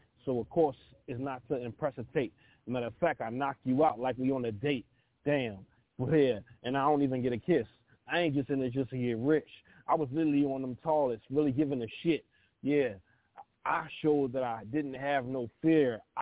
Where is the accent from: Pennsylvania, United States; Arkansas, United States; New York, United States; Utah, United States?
Pennsylvania, United States; Philadelphia; now in Trenton, United States; I was born and raised in Philly, North Philly, Philadelphia, Pennsylvania. You know, and now I'm living in New Jersey, Trenton, New Jersey.